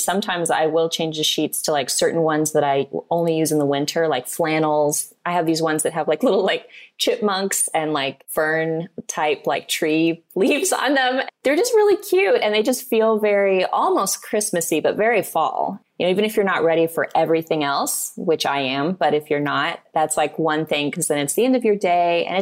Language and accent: English; Missouri, United States; because I'm from Missouri, so we have all four seasons